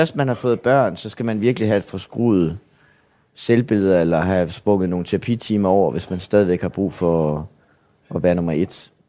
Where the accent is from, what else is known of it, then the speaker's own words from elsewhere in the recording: Esbjerg, Region of Southern Denmark, Denmark; born there; Det betyder, at jeg blev født i Esbjerg, og det var en by, jeg havde det meget, meget svært ved.